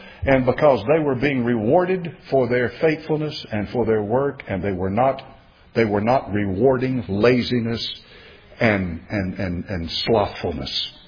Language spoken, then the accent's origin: English; the South, United States; I mean, I grew up in the South, folks, and the people in the South, when I was born in 1946, everybody was going north to get jobs.